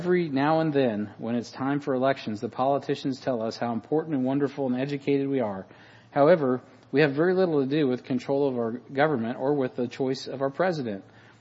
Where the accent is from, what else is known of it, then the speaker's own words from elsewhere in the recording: United States; it was for me as an American being brought up and being really a big proponent of Republican form of government